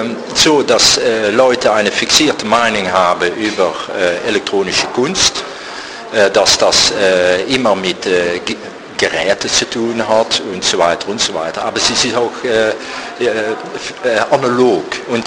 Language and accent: German; Maastricht, Limburg, Netherlands; German is a second language; ich komme aus Maastricht.